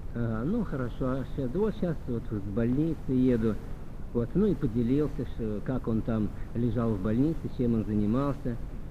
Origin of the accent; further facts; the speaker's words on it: Samara, Samara Oblast, Russia; ну, в нашей местности, там вот, я сам из Самары.